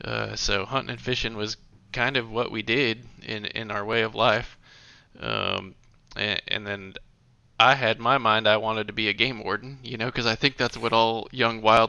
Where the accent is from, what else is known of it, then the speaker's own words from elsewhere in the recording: Rawlins, Wyoming, United States; Yeah, well, I grew up in Wyoming, born and raised there. I'm from a little town called Rawlins, Wyoming.